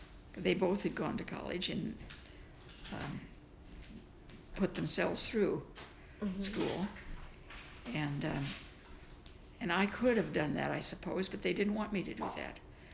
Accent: Effingham, Illinois, United States; Well, I always lived in Effingham. My father didn't want to move. He had a good job there. And he just wanted to stay where he was and so forth. And it was a nice little town

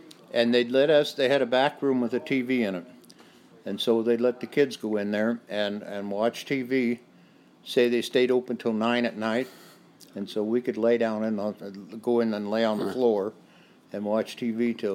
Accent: Spokane, Washington, United States; Oh, it was on Maxwell Street, 1214 Maxwell Street.

